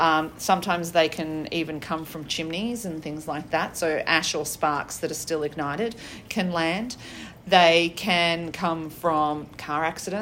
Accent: Australia; growing up in Australia and being exposed to drought a lot of my childhood and experiencing some major bushfires in Australia

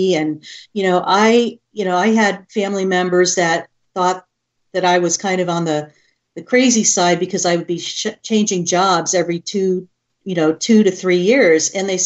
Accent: East Coast, United States; Growing up on the East Coast, I went to Widener University for my undergraduate nursing degree.

